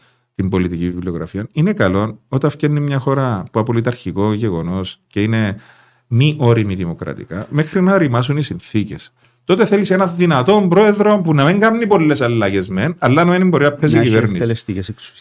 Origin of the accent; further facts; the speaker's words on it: Nicosia, Nicosia District, Cyprus; γεννήθηκα και ζω ακόμα εντός των τυχών πόλεων της Λευκωσίας, παρά το γεγονός ότι η γονή μου χτίσα στο πλατή το 1986 και είχαμε μετακομίσει.